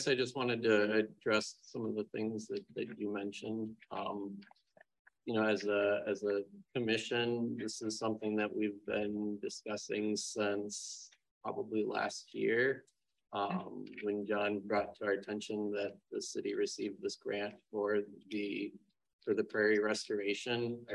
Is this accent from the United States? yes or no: yes; Crystal, Minnesota, United States; I grew up in Crystal, and I grew up around 47th and Brunswick